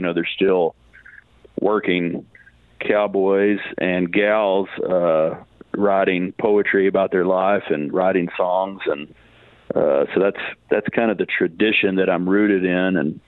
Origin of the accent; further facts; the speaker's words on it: Texas, United States; Well, I grew up out here in West Texas, kind of out in the middle of nowhere, and I was homeschooled